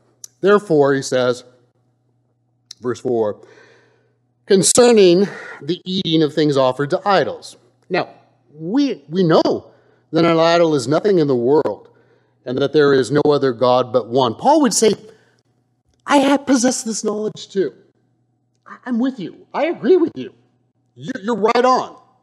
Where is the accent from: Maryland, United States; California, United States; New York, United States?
California, United States; Huntington Beach; also born or lived in England; at one point in my life, I lived in England, and I came from Huntington Beach. I'm born and raised here, and so I was very much naive to a lot of the world.